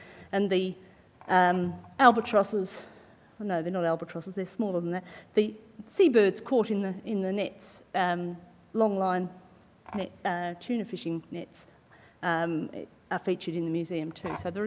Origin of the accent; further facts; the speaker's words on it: Australia; I'm from Australia